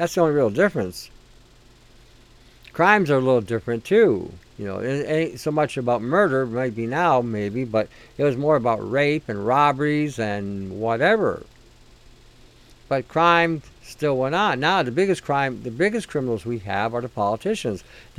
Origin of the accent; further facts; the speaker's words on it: Detroit, Michigan, United States; Back in the 60s, I always mention in the 60s, I was growing up in Detroit. I was about 11 years old.